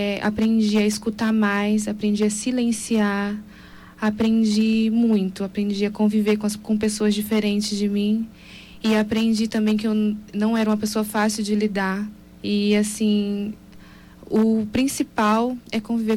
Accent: Dourados, Mato Grosso do Sul, Brazil; De Dourados.

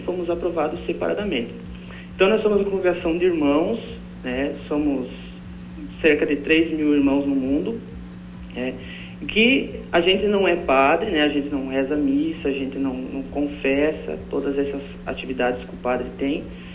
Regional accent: Santa Catarina, Brazil; now in Dourados, Brazil; eu sou natural de Santa Catarina, certo?

